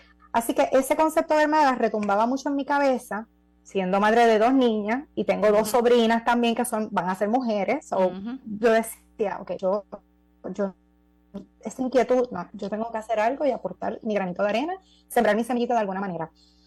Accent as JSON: {"language": "Spanish", "country": "Puerto Rico", "said": "aquí como puertorriqueña"}